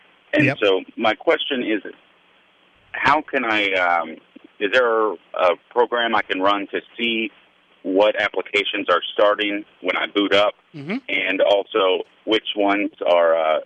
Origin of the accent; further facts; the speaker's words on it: Louisville, Kentucky, United States; I'm not listening to you from Louisville, Kentucky. I'm from Louisville, Kentucky.